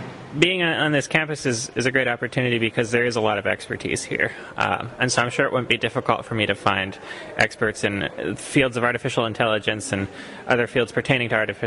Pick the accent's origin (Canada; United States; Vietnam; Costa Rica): Costa Rica; So I helped found a community radio station in my hometown a couple of years ago, and I mostly worked on broadcast and sort of technical website stuff.